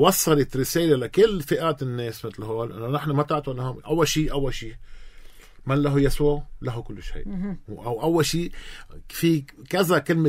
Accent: Palestine; now in Lebanon; انا كفلسطيني

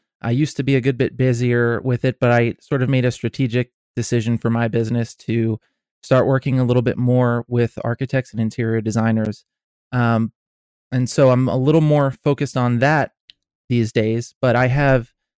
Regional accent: New Jersey, United States; now in Atlanta, United States; I'm born and raised in New Jersey, but I've been living in Atlanta for about 11 years now, and I call this home and I love it here.

